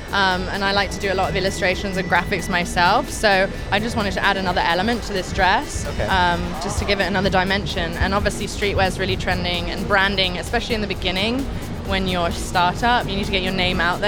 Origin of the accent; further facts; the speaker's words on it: England, United Kingdom; I'm English, and I feel like that's the way we dress because the weather's always changing.